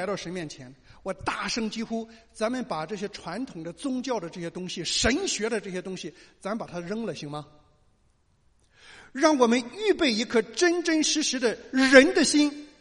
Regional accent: China; 我们都是中国人

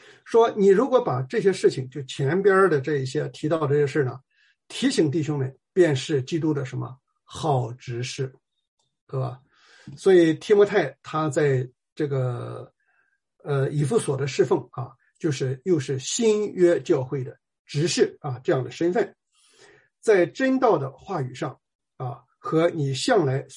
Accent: China; 尤其是咱们是中国人啊

